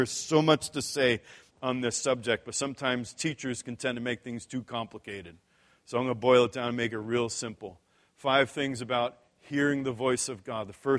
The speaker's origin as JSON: {"language": "English", "region": "New York", "country": "United States", "said": "So I'm from New York, right?"}